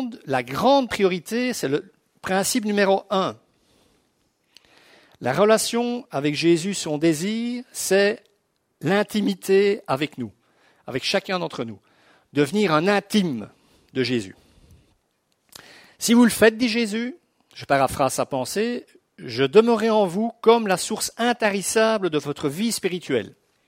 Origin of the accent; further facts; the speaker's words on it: Brussels, Brussels-Capital Region, Belgium; moi, je suis un homme de la ville, hein, je suis bruxellois à la base. Moi, je suis en Brendaleuse, à 40 km de Bruxelles.